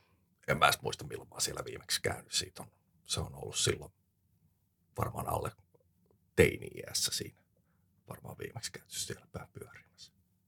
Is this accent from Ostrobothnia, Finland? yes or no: no; Espoo, Uusimaa, Finland; Olen sieltä lähtöisin ollut siellä nuoruuteni tuohon parikymppiseen asti vähän rapiat. 28 about ennen kuin sieltä muutin sitten ensimmäistä kertaa oikeasti pois.